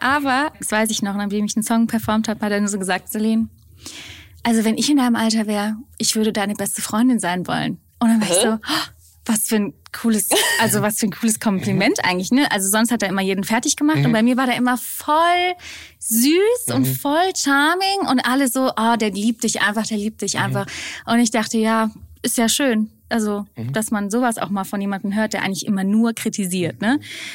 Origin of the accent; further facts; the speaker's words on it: Mannheim, Baden-Württemberg, Germany; Ich komme aus Mannheim, Geburtsstadt und schon immer da gewohnt, aber trotzdem viel unterwegs gewesen in der Welt.